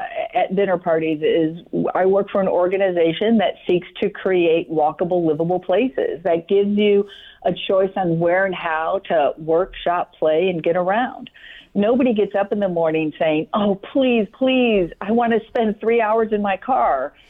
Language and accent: English; Rochester, New York, United States; Well, I spent my, I lived in the city. I went to Allendale, Columbia, graduated, and I spent my time actually biking everywhere.